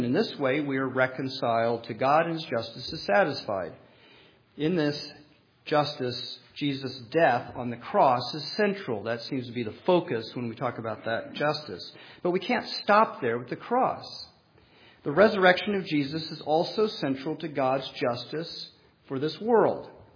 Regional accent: Colorado, United States; and I grew up in Colorado.

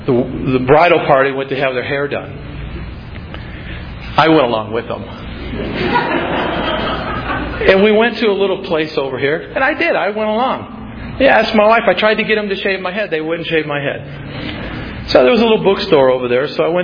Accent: South Dakota, United States; You know, I'm from South Dakota. I don't know nothing about nothing.

